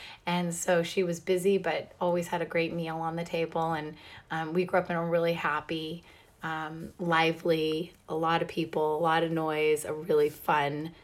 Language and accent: English; Fresno, California, United States; also born or lived in Clovis; I grew up in the Central Valley. I was born in Clovis, California, and I was raised in Fresno, California.